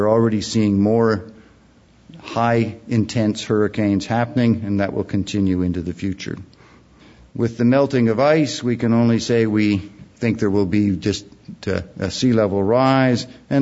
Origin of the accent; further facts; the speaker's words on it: Vancouver, British Columbia, Canada; now in Ontario, Canada; I'm from Ontario now, although I grew up in Vancouver